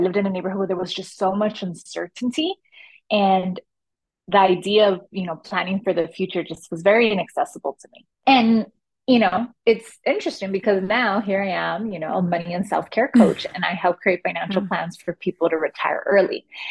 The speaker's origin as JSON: {"language": "English", "town": "Los Angeles", "region": "California", "country": "United States", "tie": "born or raised there", "said": "I am a queer Mexican American. I grew up in Los Angeles with a single mother, but I was supported or like raised a lot by my grandparents."}